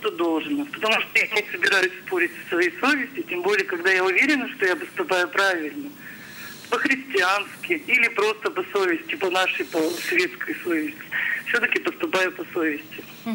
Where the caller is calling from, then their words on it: Serov, Sverdlovsk Oblast, Russia; я из Серова